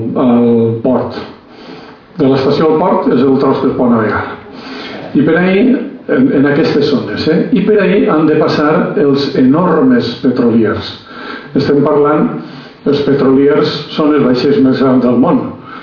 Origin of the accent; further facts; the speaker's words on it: Bétera, Valencian Community, Spain; jo soc de Bétera, un poble més o menys pla.